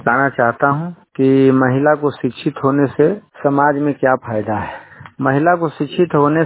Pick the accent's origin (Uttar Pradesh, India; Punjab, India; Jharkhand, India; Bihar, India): Bihar, India; Nardiganj; ग्राम काजी विहार, अंचल नारदीगंज नवादा का निवासी हूँ।